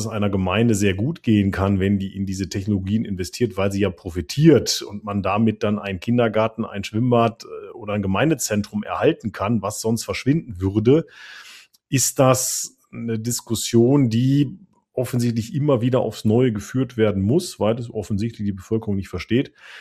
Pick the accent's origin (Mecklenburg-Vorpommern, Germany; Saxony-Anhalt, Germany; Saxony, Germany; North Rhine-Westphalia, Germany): North Rhine-Westphalia, Germany; Ich bin das Kind des Ruhrgebiets. Ich weiß, wie Städte aussehen können